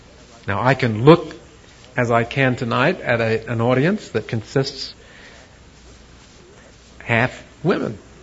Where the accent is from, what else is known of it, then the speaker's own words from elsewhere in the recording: New Zealand; I'm a New Zealander, and I am a WASP, a white Anglo-Saxon Protestant male on top